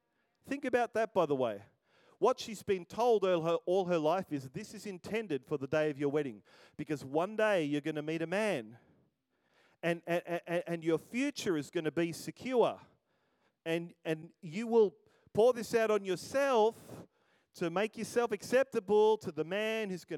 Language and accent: English; Melbourne, Victoria, Australia; I'm sorry, I'm from Melbourne. I'm just doing the Melbourne thing, right?